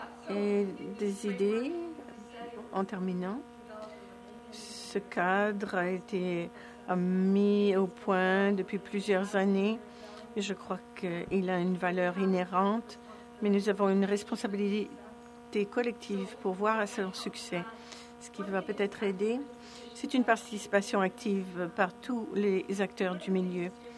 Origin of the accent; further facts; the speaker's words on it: Vancouver, British Columbia, Canada; Moi, je viens de Vancouver et je trouve que la pièce est très sèche ici.